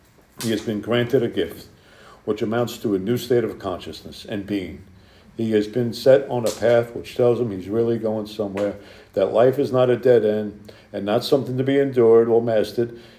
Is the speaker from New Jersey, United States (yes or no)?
yes; New Jersey, United States; New York's on one side of the Holland Tunnel, New Jersey's on the other side of the Holland Tunnel, and the city I grew up is on that side of the tunnel.